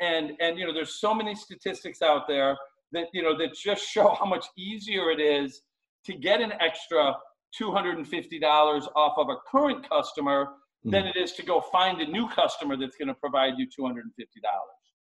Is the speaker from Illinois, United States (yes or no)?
yes; Chicago, Illinois, United States; I'm from Chicago. I talk a lot and I talk fast.